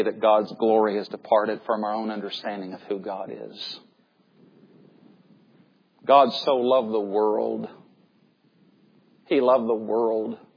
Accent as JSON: {"language": "English", "region": "Tennessee", "country": "United States", "tie": "born or raised there", "said": "I grew up in East Tennessee. I'd never been hardly out of the southeast of the United States. I grew up in a very white area."}